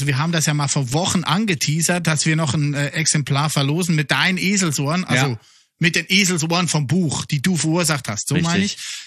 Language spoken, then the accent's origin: German; Switzerland; accent: Swiss German; first language Swiss German; German is a second language; Ich spreche am liebsten Schweizerdeutsch. Ist halt meine Muttersprache, dann doch. Mhm. Und Deutsch ist halt immer noch eine Fremdsprache.